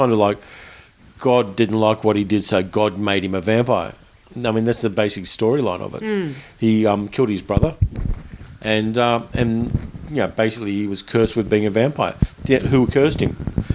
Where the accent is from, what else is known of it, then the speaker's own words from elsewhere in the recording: Australia; we do have that parochialism as an Australian movie buff